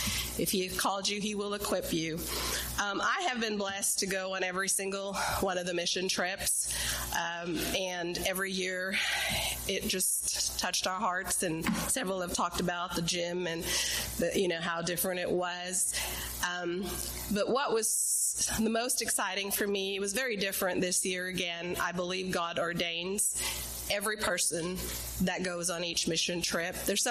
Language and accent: English; India; now in Siloam Springs, United States; for those of you that knew I grew up in India